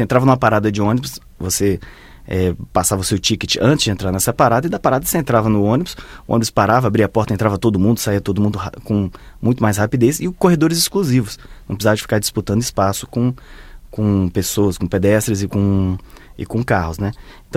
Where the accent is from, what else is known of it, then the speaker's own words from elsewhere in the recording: Brasília, Federal District, Brazil; Aqui, para nós que somos aqui de Brasília